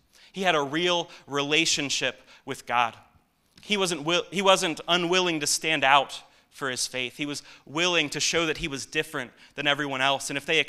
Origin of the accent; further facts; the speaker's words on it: Pittsburgh, Pennsylvania, United States; also born or lived in Carlisle; I was born in Carlisle, Pennsylvania, to a Christian home, and then we moved to Pittsburgh in 1999 and started attending a church in the North Hills where we attended faithfully two or three times a week as I was growing up.